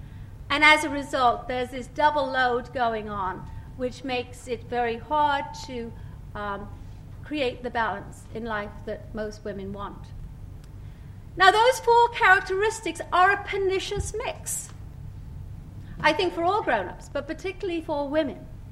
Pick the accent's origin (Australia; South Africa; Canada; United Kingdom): United Kingdom; Wales; I grew up in the Welsh mining valleys in a home with five sisters. where there was no refrigerator or telephone